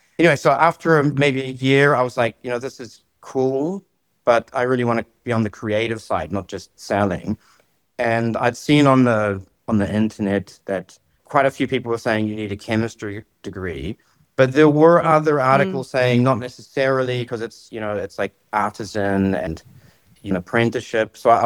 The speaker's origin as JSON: {"language": "English", "region": "North Island", "country": "New Zealand", "said": "I'm from the North Island, which is actually subtropical."}